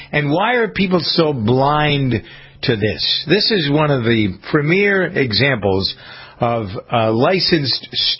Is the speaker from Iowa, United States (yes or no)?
no; Framingham, Massachusetts, United States; So here in my hometown of Framingham, not the same thing, but something